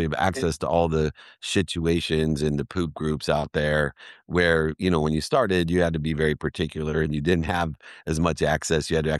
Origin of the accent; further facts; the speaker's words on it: Akron, Ohio, United States; I'm from Akron, Ohio.